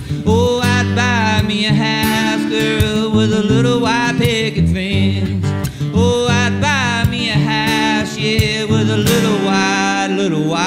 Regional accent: Mississippi, United States; I'm from Yallabusha County, Mississippi.

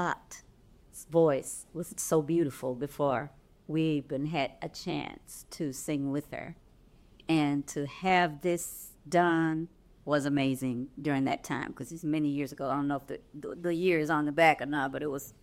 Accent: Memphis, Tennessee, United States; I was born here on Beale Street. Yes.

